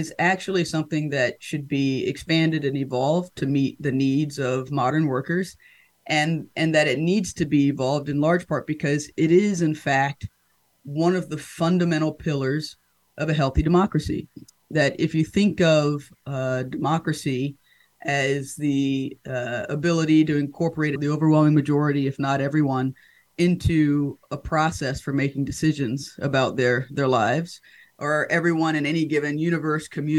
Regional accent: North Carolina, United States; I'm originally from North Carolina. I did not grow up with a labor family or in like a movement kind of environment

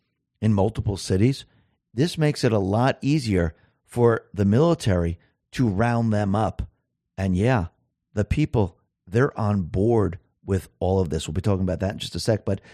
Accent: Netherlands; Let me back this up for you with some statistics from my home country. Let's take Amsterdam, the capital.

